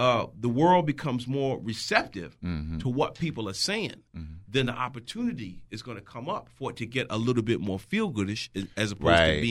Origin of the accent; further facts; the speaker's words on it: New York, United States; I'm from New York, mm-hmm. New Jersey area